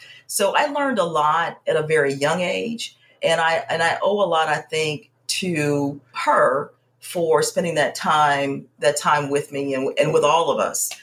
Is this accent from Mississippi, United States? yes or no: no; Gary, Indiana, United States; So the backstory is I grew up in Gary, Indiana, and I grew up, and I say grew up sort of loosely, in a dance studio.